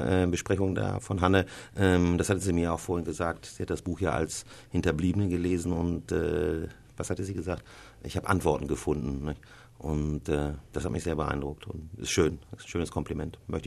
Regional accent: Switzerland; weil ich komme aus der Schweiz.

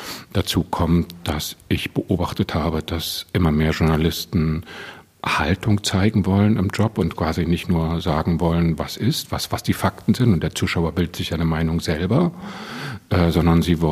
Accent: Leipzig, Saxony, Germany; born there; ich bin 1971 in Leipzig geboren und 1989 mit um den Ring gelaufen und habe mit demonstriert

